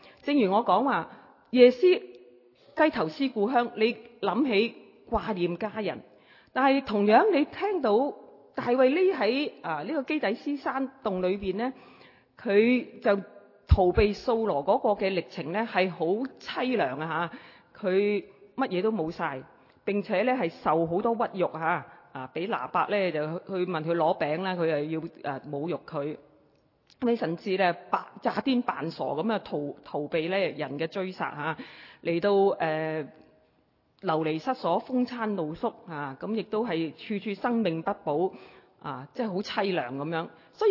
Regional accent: China; 咁我哋中國人呢，我哋大家都讀過下

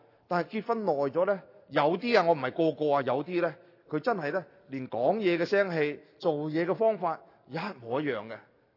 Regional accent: China; 我们中国人很多时候说我们每天要做灵修

